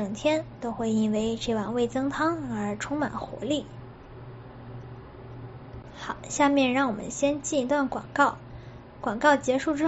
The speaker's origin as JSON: {"language": "Chinese", "country": "China", "said": "那对于我们中国人来说，比较传统的一些早餐可能是包子、豆浆、油条加咸菜。"}